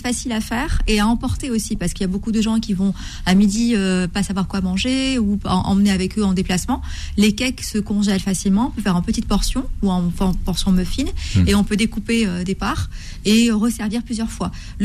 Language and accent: French; Morocco; voilà, je suis du Maroc